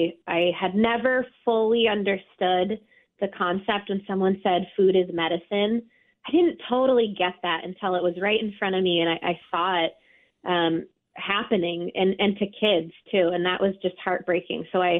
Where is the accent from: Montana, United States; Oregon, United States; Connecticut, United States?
Oregon, United States; Portland; So my background, I was a fine art major. I'm from Portland, Oregon, and I knew that I wanted to do some traveling after college.